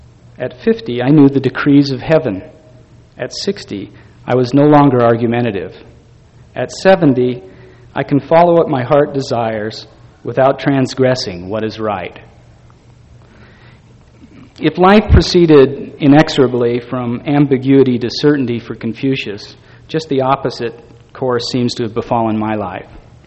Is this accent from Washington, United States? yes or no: yes; Bellevue, Washington, United States; now in Hong Kong; I still remember vividly as a child of five growing up in Bellevue, Washington.